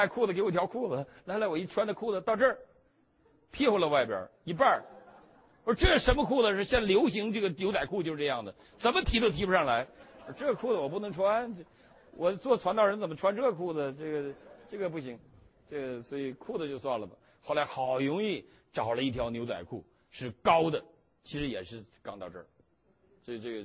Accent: Northeast China, China; 他说你哪儿人啊？我说我东北人呢

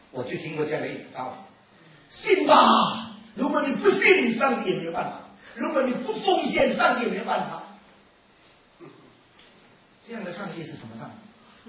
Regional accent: China; 我们中国人不爱争不爱跟，算了算了，还没有算，以后真的算就麻烦

